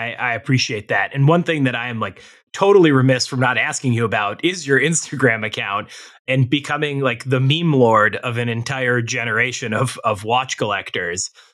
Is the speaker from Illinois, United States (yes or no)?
yes; Chicago, Illinois, United States; It's as a Chicagoan, it's near and dear to my heart.